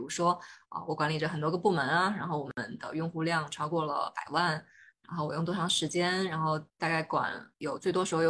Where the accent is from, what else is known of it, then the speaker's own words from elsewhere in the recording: China; now in Hong Kong; 因为我自己是作为大陆人嘛，然后在香港做媒体行业